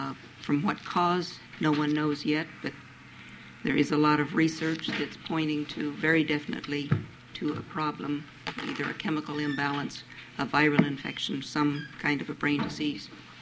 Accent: Anchorage, Alaska, United States; I'm from Anchorage. I'm president of the Anchorage Alliance for the Mentally Ill

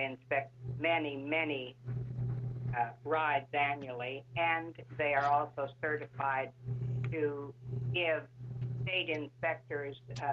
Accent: Chugiak, Alaska, United States; I'm from Chugiak. I founded Golden Wheel Amusement Company here in Alaska in 1967.

